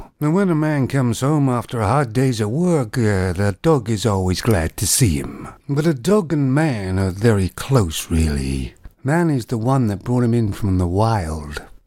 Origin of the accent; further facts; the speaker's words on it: Canada; I'm from Canada